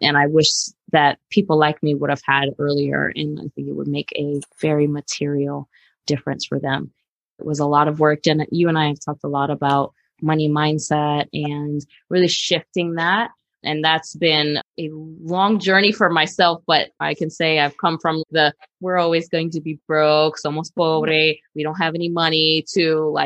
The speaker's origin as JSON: {"language": "English", "region": "New York", "country": "United States", "tie": "born or raised there", "said": "I grew up, my mom is from Puerto Rico. I grew up in New York, like Mabel"}